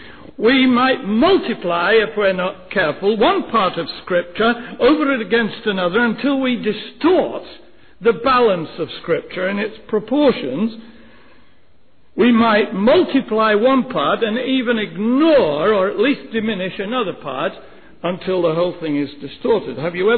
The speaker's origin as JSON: {"language": "English", "country": "United Kingdom", "said": "I come from Great Britain, and we have a monarchy in Britain"}